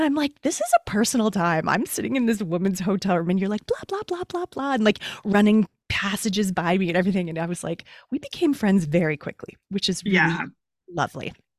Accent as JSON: {"language": "English", "town": "Toronto", "region": "Ontario", "country": "Canada", "tie": "born or raised there", "lives_now": "Calgary, Canada", "said": "not in my hometown of Toronto, not where I live in Calgary, Alberta."}